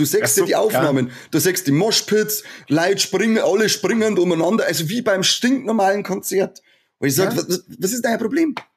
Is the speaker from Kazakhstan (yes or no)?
yes; Kazakhstan; German is a second language; Bei uns in Kasachstan hat immer irgendwo was gebrennt.